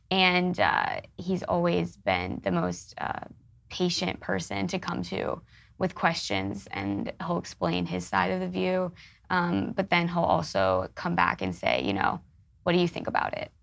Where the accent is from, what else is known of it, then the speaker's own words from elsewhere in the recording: United States; But as an American, it makes me really proud because it means that we live in a country and a society where people can speak out against their elected leaders.